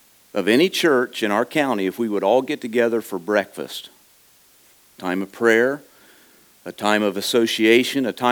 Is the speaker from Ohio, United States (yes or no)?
yes; Ohio, United States; I'm from Northwest Ohio, little congregation there called Olive Branch.